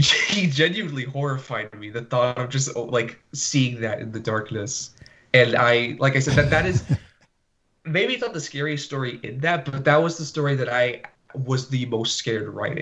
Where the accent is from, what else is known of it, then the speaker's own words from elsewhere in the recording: Florida, United States; maybe it's because I'm from Florida and I'm not used to like mountains and stuff like